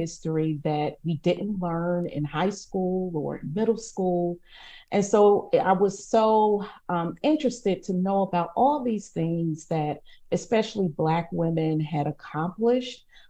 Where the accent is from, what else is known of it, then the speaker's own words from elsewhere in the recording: Atlanta, Georgia, United States; My interest in Black history also stemmed from growing up in Atlanta, Georgia, a city where Black history just surrounds you.